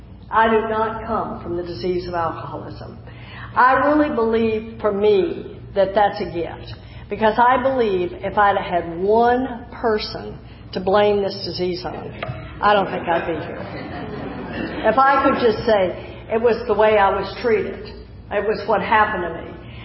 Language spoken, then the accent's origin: English; Texas, United States; also born or lived in California / Washington; now in Jacksonville, United States; Now, since I've moved to the South, in Jacksonville, I grew up in Texas. Since I'm in Florida now, when I was living in California and Washington State